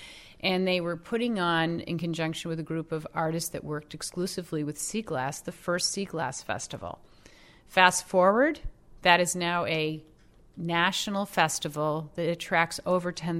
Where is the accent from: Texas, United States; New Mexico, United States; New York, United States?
New York, United States; Buffalo; Although, ironically, I grew up in Buffalo, and you can actually find beach glass on Lake Erie.